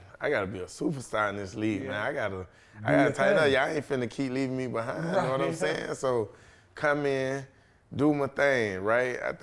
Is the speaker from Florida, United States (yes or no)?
yes; Florida, United States; And I'm from Florida.